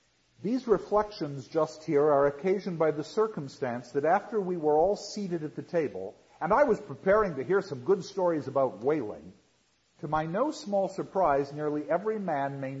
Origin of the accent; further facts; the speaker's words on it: United States; and I'm speaking as an American